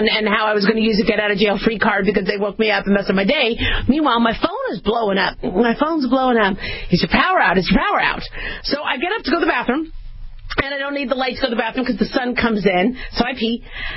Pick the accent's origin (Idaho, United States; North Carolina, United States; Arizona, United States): Arizona, United States; Phoenix; I grew up in Phoenix, Arizona. We'd have monsoons.